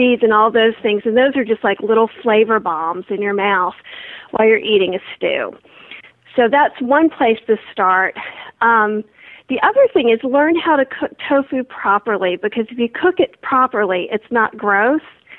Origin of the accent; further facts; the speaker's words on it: North Carolina, United States; also born or lived in New Orleans / New York / St. Louis; because I lived in New Orleans for 12 years. I'm from North Carolina.